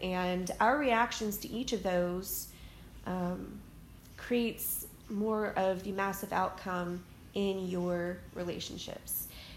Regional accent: Southern United States, United States; Now, I was raised in the South. I still live in the South, right smack dab in the middle of the Bible Belt.

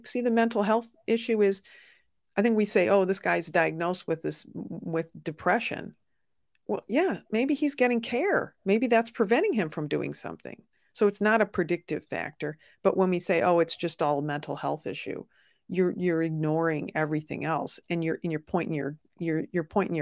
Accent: Detroit, Michigan, United States; born there; You know, I was born in Detroit, and Oxford High School in Oakland County is north of Detroit.

